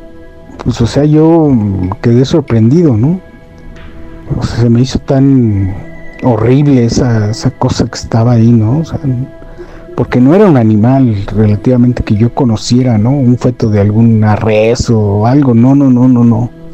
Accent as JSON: {"language": "Spanish", "region": "Tlaxcala", "country": "Mexico", "said": "Soy de acá de Tlaxcala."}